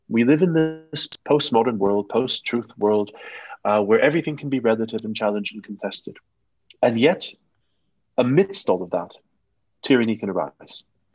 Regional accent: Canada; I'm originally Canadian, so perhaps there's a North American-centric perspective there

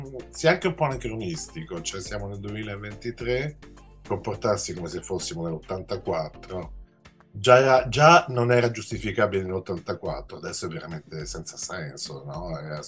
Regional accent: Rome, Lazio, Italy; born there; now in Milan, Italy; perché sono nato a Roma e poi sono venuto a Milano

